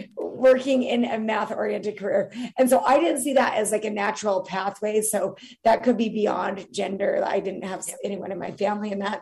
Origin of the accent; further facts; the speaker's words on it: Utah, United States; And for the first time in my life, in my home state of Utah, it was like a completely new experience for me.